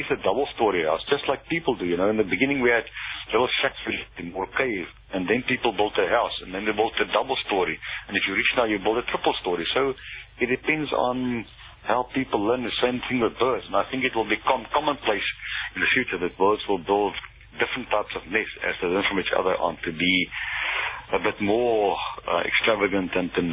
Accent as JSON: {"language": "English", "country": "South Africa", "said": "And being a South African, I'm very staunchly supporting our own indigenous flora."}